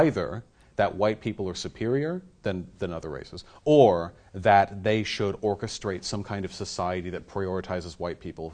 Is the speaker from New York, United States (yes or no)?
no; Beverly Hills, California, United States; born there; I was born to upper middle class parents. I was born in Beverly Hills.